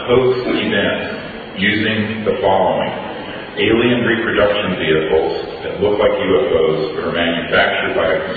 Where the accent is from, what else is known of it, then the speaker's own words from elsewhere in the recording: United States; I personally take no offense to that idea being brought up in terms of being an American